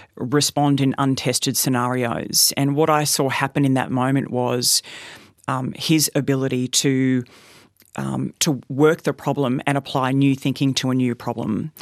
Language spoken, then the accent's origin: English; Goondiwindi, Queensland, Australia; We grew up in Gundawindi. I'm one of 3 girls.